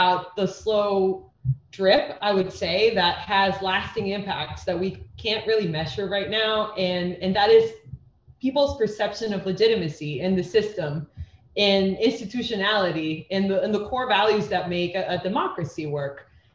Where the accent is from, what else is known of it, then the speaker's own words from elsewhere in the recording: El Salvador; I am from El Salvador